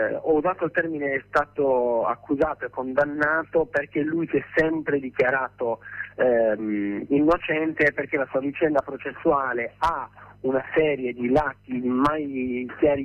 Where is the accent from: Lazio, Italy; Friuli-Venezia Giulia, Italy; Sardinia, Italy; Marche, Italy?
Sardinia, Italy; discolpare la Sardegna solo perché ci vivo, è della mia terra